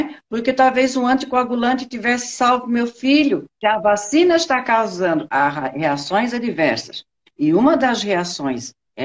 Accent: Blumenau, Santa Catarina, Brazil; eu sou de Santa Catarina, Blumenau, e agora estou faz uns 5 dias, estou no norte.

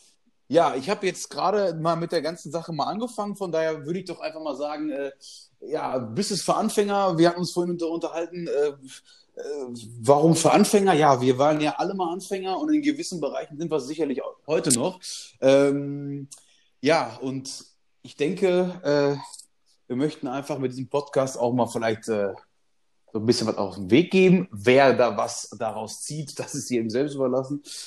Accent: Lippstadt, North Rhine-Westphalia, Germany; ich komme aus Lippstadt, im Volksmunde auch das Venedig Nordrhein-Westfalens genannt.

